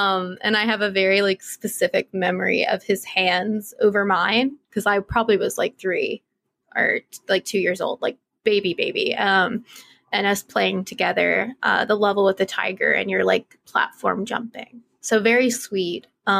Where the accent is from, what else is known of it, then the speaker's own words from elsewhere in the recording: the Carolinas, United States; now in Austin, United States; I'm from the Carolinas originally, and it went away.